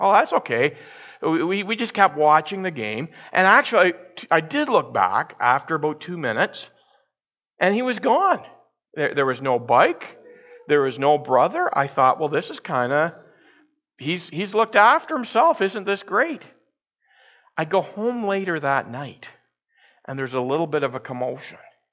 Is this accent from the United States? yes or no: no; Orillia, Ontario, Canada; I had a couple of funerals in Orillia, and I went back to my hometown